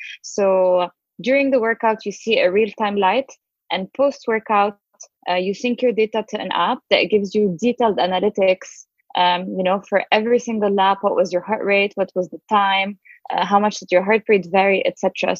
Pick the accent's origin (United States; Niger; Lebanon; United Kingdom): Lebanon; Yeah, actually, I grew up in Lebanon, which is a really small country on the Mediterranean.